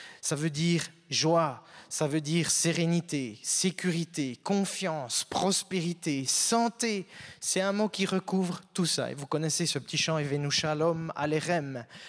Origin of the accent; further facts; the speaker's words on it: Switzerland; also born or lived in South Africa; j'ai 46 ans … c'est un nom qui est d'origine anglaise, je suis né en Afrique du Sud, mais j'ai grandi en Suisse.